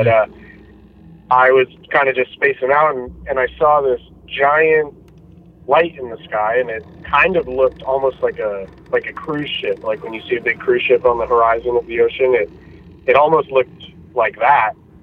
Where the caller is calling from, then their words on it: California, United States; I live in California.